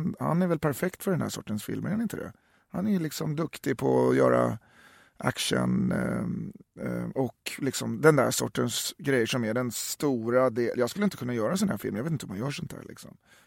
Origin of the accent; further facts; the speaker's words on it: Uppsala, Uppsala County, Sweden; Trots att jag är från Uppsala.